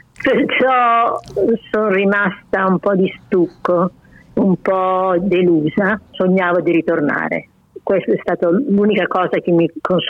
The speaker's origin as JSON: {"language": "Italian", "town": "Matulji", "region": "Primorje-Gorski Kotar County", "country": "Croatia", "tie": "born there", "said": "Sono nata a Mattuglie, a Giussi, vicino a Mattuglie, in provincia di Fiume, allora, era Italia, perché mamma insegnava là e papà era militare."}